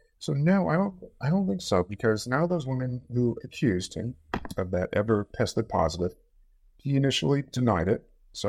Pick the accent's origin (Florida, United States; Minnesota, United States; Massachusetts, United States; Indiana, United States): Massachusetts, United States; Boston; Yeah, I mean, so I'm from Boston